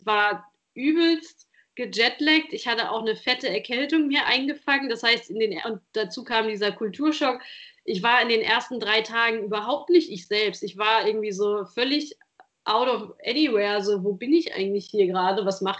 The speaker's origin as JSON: {"language": "German", "town": "Flensburg", "region": "Schleswig-Holstein", "country": "Germany", "said": "Also ich komme aus Flensburg und da gibt es eine Kleinstadt, die heißt Schleswig, die ist nebenan, die ist noch kleiner."}